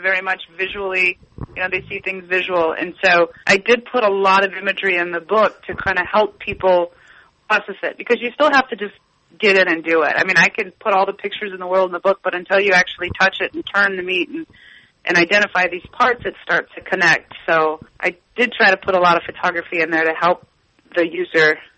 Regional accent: Chicago, Illinois, United States; I'm from Chicago, so just like when the stockyards and the boxcar trains went away, all of that production became centrally located.

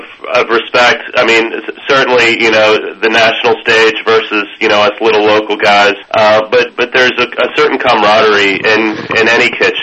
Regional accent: Virginia, United States; now in Charleston, United States; That I'm from the Virginia area originally, but spent time in Charleston in the mid-90s and then moved back to the D.C. area

